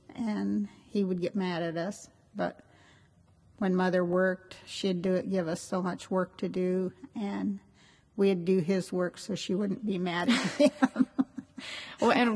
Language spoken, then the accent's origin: English; Kansas City, Missouri, United States; moved away; also born or lived in New Mexico; New Mexico part of the time, but the biggest part was in my early years was in Kansas City, Missouri, and then we moved to Long Beach, and I've been in California since 1951.